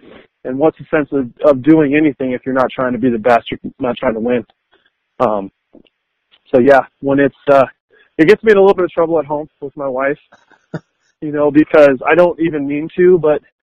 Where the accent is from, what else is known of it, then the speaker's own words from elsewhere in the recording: Arizona, United States; and I was born and raised in Arizona where, you know, you're living on the sun.